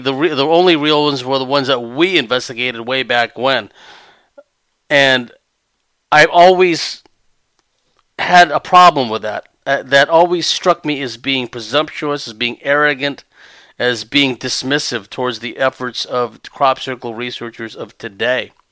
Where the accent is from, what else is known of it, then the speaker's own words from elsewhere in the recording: California, United States; MyLabs, I'm from California mostly, so we have the long vowel sound, MyLabs.